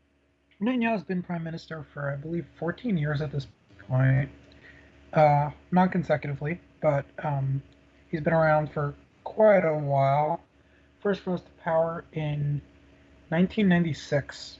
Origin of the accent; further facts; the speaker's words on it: United States; No, actually, I grew up in the United States, but I did spend about 2.5 years in Israel.